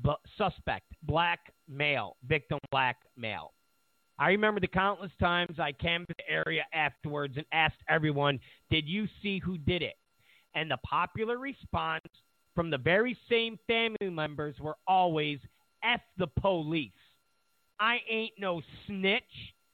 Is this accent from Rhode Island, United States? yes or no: no; New York City, New York, United States; born or raised there